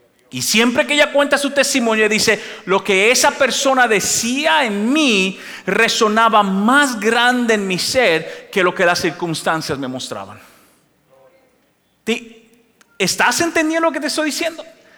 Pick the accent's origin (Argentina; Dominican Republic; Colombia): Dominican Republic; En mi país, nosotros los dominicanos tenemos una expresión, somos medio tirados.